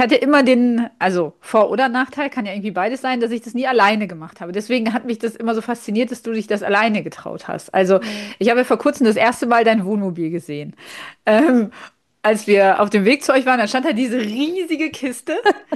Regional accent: East Germany, Germany; Also ich bin ja auch aus dem Osten.

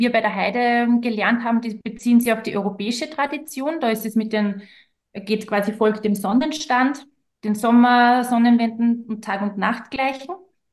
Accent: Austria

